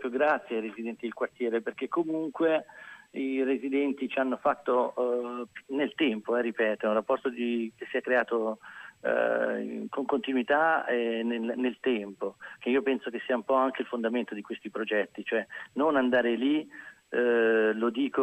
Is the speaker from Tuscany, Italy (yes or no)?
yes; Massa, Tuscany, Italy; noi siamo di Massa Carrara